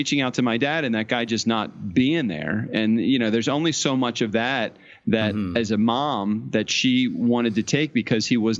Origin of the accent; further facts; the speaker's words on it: Baltimore, Maryland, United States; It was a great environment to grow up in, even though my parents got divorced.